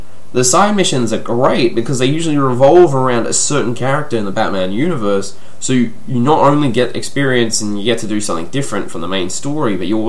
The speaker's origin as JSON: {"language": "English", "country": "Australia", "said": "if you know me from the accent, I'm from Australia."}